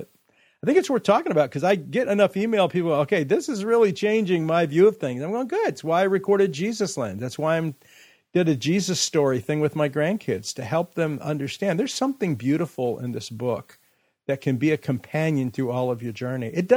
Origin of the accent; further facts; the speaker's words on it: California, United States; I remember growing up in the Central Valley.